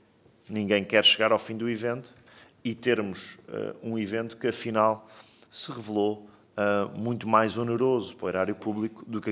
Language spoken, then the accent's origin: Portuguese; Portugal; Enquanto país, enquanto portugueses